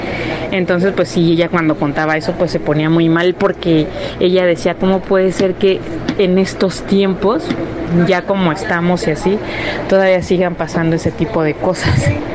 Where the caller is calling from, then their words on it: Chicoloapan, State of Mexico, Mexico; de Chicoloapan